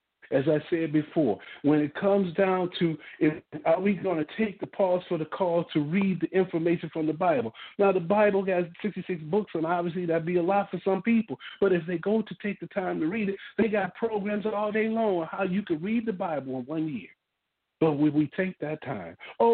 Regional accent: Louisiana, United States; I always think I'm from New York instead of Louisiana boy.

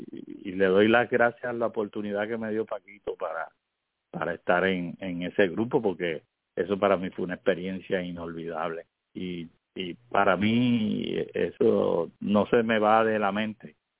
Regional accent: Canóvanas, Puerto Rico; born there; porque me la enseñó el viejo mío desde que nací en el barrio Cujuy de Canóvana.

